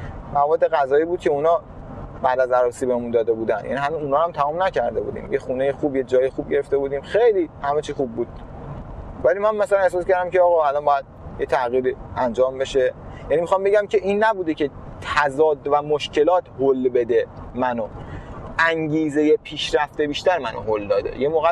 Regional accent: Qom, Iran; moved away as an adult; now in Bandar Abbas, Iran; چون موقعی که از قم مهاجرت کردم به بندر عباس، خب یعنی من 20 سالم بود که رفتم بندر عباس

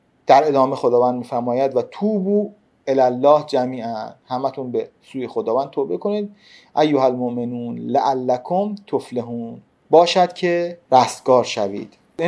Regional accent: Qom, Iran; also born or lived in Tehran; بسیار مذهبی در شهر بسیار مذهبی قم بزرگ شدم، تهران به دنیا آمدم، قم بزرگ شدم و تا 20 سالگیم هم در شهر مقدس قم، شهر خون و قیام، علم و اجتهاد من بزرگ شدم. تو تمام دوران تحصیلم در شهر قم،

